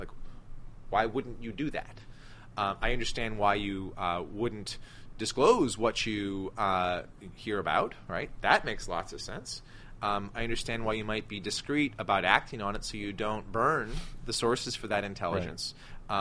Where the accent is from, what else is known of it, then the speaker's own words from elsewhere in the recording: United States; As an American, I'm down with that.